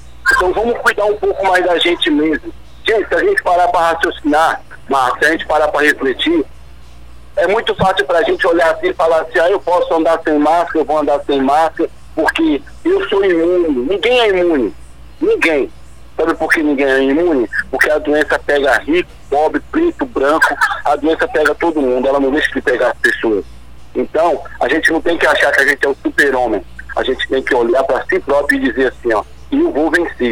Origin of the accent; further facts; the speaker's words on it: São Paulo, Brazil; vou sempre representar a minha quebrada, porque eu sou Pilões, eu sou Heliópolis, mas eu sou Pilões.